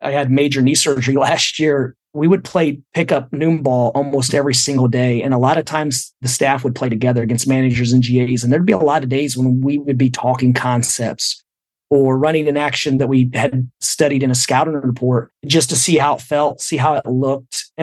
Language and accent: English; Indiana, United States; And it began when I grew up in Indiana and played for a great high school coach.